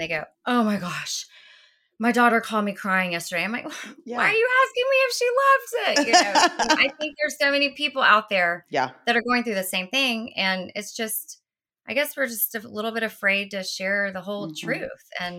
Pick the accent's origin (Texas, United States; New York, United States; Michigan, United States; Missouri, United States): Texas, United States; Houston; I'm from Houston originally. Thad is from Dallas.